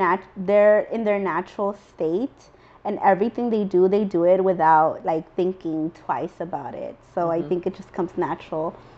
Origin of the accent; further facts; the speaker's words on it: Los Angeles, California, United States; I am from South LA, but my roots are from Puebla, Mexico.